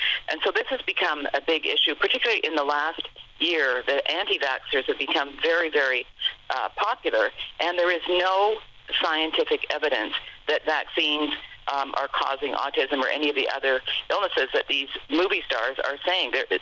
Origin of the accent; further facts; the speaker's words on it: Canada; moved away as an adult; now in United States; I came from Canada. I'm Canadian. I came from Canada where I'd worked as assistant director at the Fraser Institute, Canada's only free market institute.